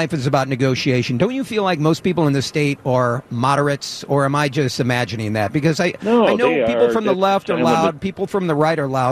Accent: Peoria, Illinois, United States; I grew up in Peoria, went to school in Peoria. My mother and half my family still lives in Peoria. I moved to Rockford.

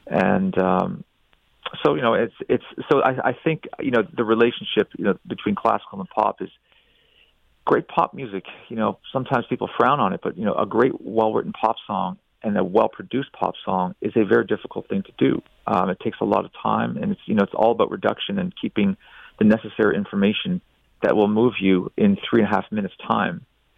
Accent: Niagara Falls, Ontario, Canada; even as a young boy, and I was growing up in Niagara Falls, Niagara on the Lake, just south of Toronto

